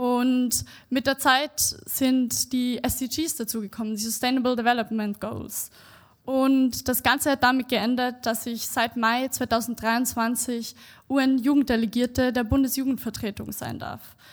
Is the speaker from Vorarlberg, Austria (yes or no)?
yes; Vorarlberg, Austria; Ich bin 24 Jahre alt und ich komme ursprünglich aus Vorarlberg.